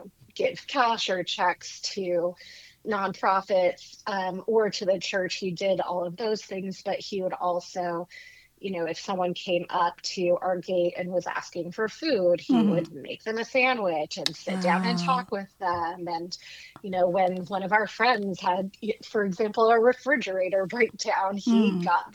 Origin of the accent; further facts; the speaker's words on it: Haiti; now in United States; Sure. Well, I actually entirely grew up in Haiti, and my parents retired from there.